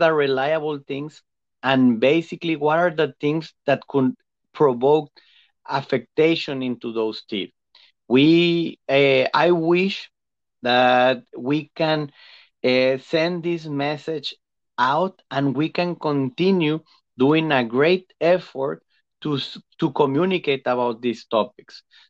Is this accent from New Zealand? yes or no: no; Mexico; English is a second language; now in United States; I am originally from Mexico, but I like that here in the US